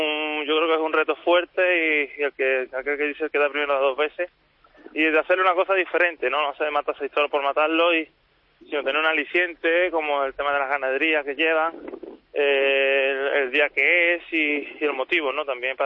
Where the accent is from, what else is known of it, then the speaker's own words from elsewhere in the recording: Seville, Andalusia, Spain; poder entrar en mi tierra, en Sevilla